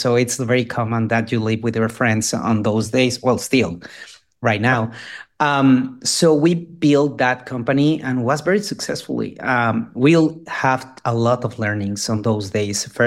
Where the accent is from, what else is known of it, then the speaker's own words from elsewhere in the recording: Mexico; English is a second language; now in United States; I'm from Mexico. I'm Latino. And but now living in the US, but I raised and born in Mexico.